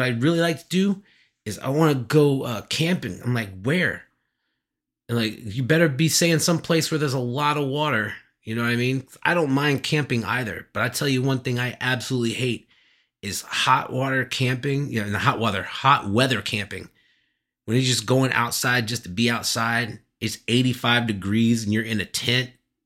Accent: Kansas, United States; born there; also born or lived in Illinois / North Carolina / Alabama / Florida; I would basically identify as a Midwesterner. I was born in Kansas and I've lived a lot of my life, you know, in this middle section of the United States between, you know, Kansas, Illinois, you know, North Carolina, Alabama, Florida.

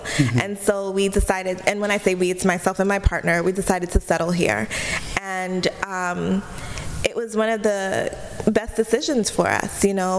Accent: Brooklyn, New York, United States; because we are New Yorkers from Brooklyn, we were like, oh, they're trying to set us up.

